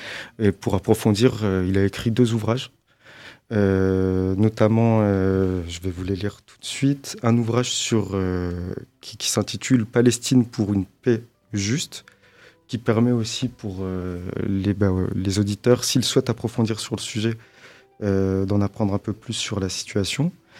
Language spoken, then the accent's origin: French; France; Je suis français, mais effectivement, j'ai des origines, mais plus du Maghreb, du côté de ma mère, d'Algérie.